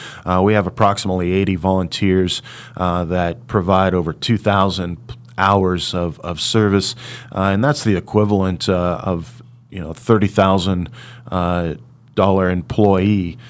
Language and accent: English; Hutchinson, Kansas, United States; I'm working at one of the premier space museums in the world, located in my hometown of Hutchinson.